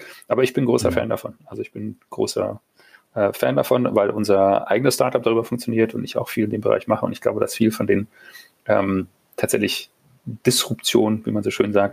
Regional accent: Munich, Bavaria, Germany; born there; Ja, meine Geburtsstadt, und ich liebe sie sehr.

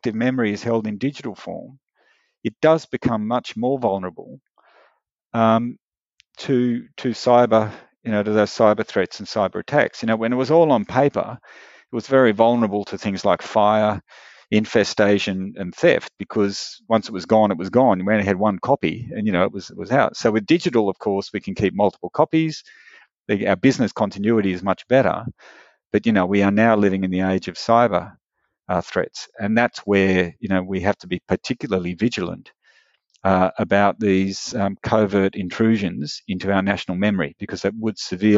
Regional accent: Australia; how secure we are in being Australian and understanding, you know, what it means to be Australian

